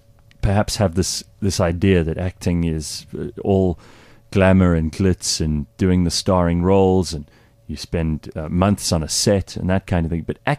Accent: Cape Town, Western Cape, South Africa

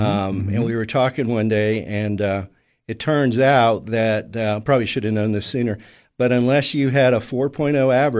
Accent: New Smyrna Beach, Florida, United States; I was born and raised in Florida on the East Coast.

